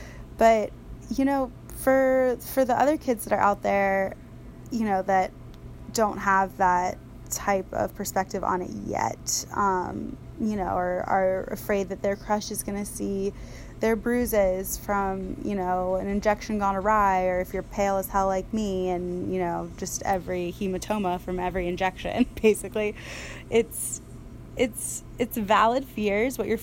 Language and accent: English; the South, United States; I'm from the South and I honestly, you know, it was like one of those like bless her heart moments.